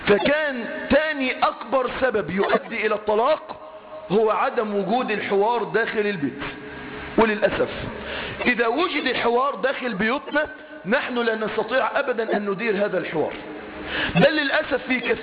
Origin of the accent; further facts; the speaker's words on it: Egypt; زي اللغة الدارجة عندنا في مصر كده